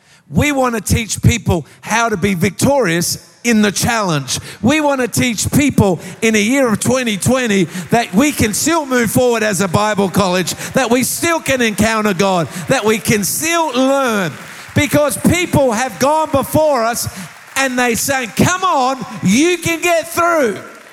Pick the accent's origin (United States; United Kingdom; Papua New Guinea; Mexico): Papua New Guinea; born there; I was born in Papua New Guinea.